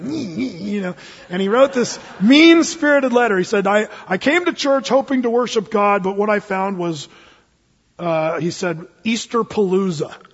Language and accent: English; Jacksonville, Oregon, United States; I said, well, I'm from Southern Oregon, Jacksonville, Applegate.